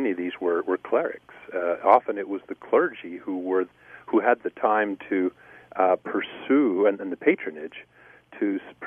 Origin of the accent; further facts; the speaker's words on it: Spokane, Washington, United States; I grew up in the Pacific Northwest, and so I was exposed to some of the stories.